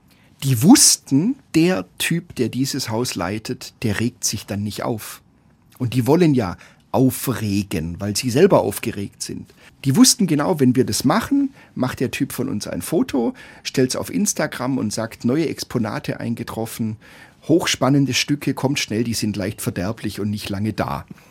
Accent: Baden-Württemberg, Germany; und das ist in der Fastenzeit und als Schwabe, das ist natürlich das Allerwichtigste

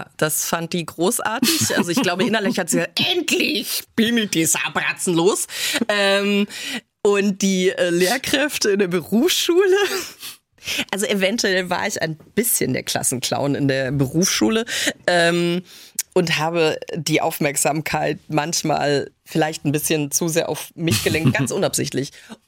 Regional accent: Munich, Bavaria, Germany; In München, da wo ich herkomme, Bayern, da feiert man ja kein Karneval, sondern man feiert Fasching.

